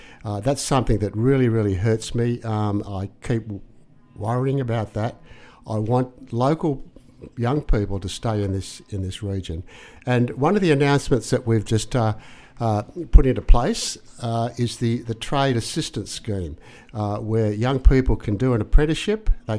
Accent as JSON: {"language": "English", "town": "Thirroul", "region": "New South Wales", "country": "Australia", "tie": "born or raised there", "said": "I've lived in this area for all my life, for 60-odd years. I was born in Bulleh Hospital, native of Thirroul, and I currently live at Winoona."}